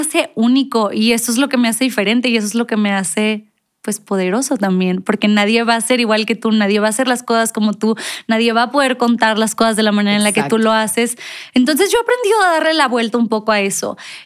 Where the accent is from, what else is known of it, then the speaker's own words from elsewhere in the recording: Ciudad Madero, Tamaulipas, Mexico; also born or lived in Monterrey; Yo crecí en el mar de Tampico. Bueno, de Tampico, de Madero. Me van a regañar los de Madero. En mi marecito de Madero.